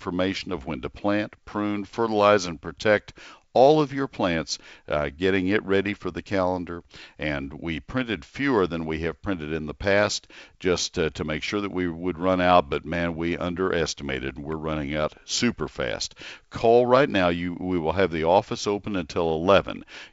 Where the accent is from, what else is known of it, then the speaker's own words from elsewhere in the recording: McKinney, Texas, United States; you'll see a photo that I took in my hometown of McKinney.